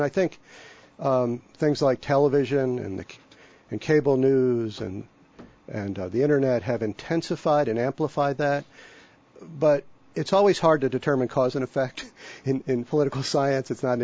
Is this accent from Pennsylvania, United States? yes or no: yes; Philadelphia, Pennsylvania, United States; I'm from Philadelphia and I hate the Braves.